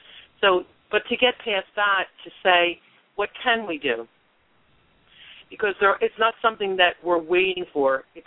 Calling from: North Carolina, United States; I'm actually calling from North Carolina. I recently moved to North Carolina

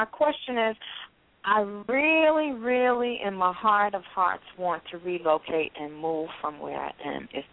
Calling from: New York, United States; I'm calling from New York.

